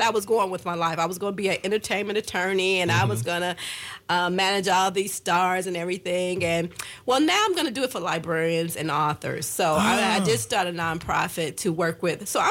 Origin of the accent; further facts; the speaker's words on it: Gary, Indiana, United States; Now, the Battle of the Books, I was doing in Gary, in my my hometown.